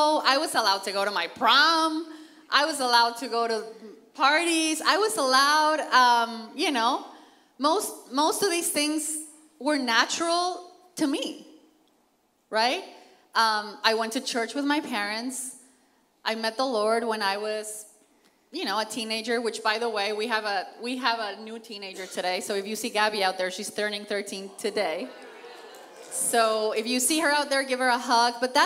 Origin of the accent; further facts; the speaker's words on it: Mexico City, Mexico; I'm from Mexico City. I've traveled with my parents all over the world. After high school, I was sent to Europe. I studied French.